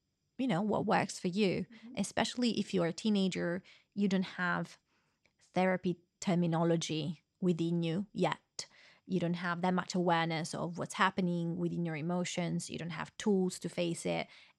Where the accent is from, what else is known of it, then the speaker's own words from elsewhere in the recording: Italy; There's so many things that we're trying to achieve there that we didn't have when we were growing up in Italy.